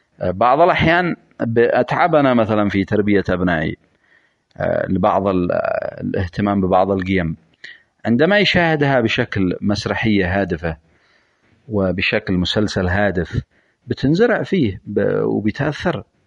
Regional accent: Yemen; إحنا بحاجة ثورة ثقافية، وبحاجة أن نوصل ثقافتنا كشعب يمني

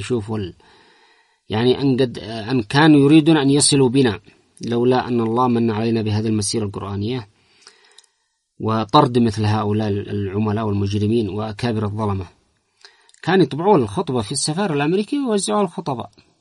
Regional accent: Yemen

